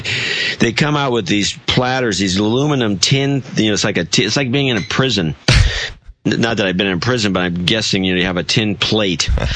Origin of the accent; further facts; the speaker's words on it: United States; And as an American, we'd throw it out.